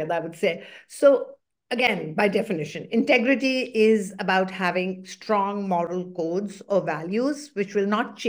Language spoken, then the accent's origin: English; India; being a girl growing up in India with a disability in the 1960s and 70s was not at all easy.